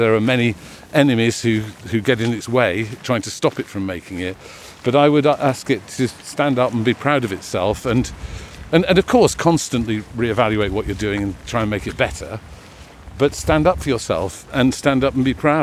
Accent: Sheffield, Yorkshire and the Humber, United Kingdom; I feel empathy with, because I come from Sheffield.

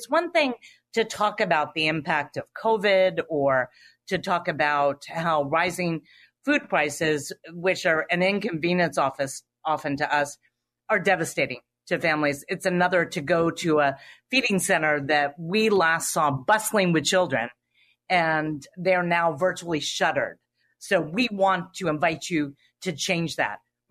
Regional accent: Florida, United States; As I said, I'm from South Florida. A speed bump is a high altitude for me.

